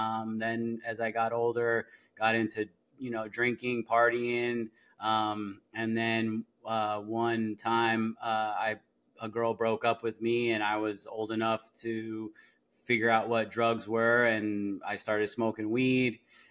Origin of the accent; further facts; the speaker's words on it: Florida, United States; now in Chattanooga, United States; I grew up in South Florida, so it's a big change